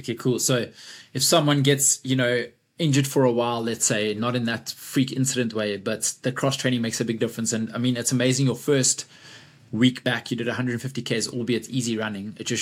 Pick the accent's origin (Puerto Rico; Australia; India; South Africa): South Africa; now in United Kingdom; I'm obviously South African, based in the UK